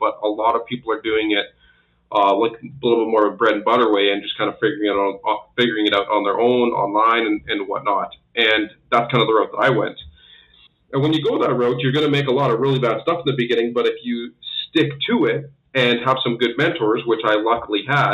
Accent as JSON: {"language": "English", "region": "Manitoba", "country": "Canada", "tie": "born or raised there", "said": "from Manitoba, based out of Winnipeg. Born and raised in Manitoba, not in Winnipeg."}